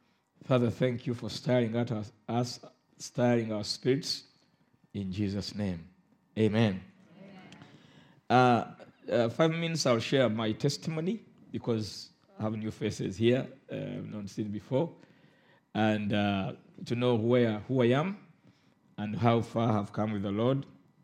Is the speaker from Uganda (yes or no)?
yes; Uganda; Yeah, I come from Uganda.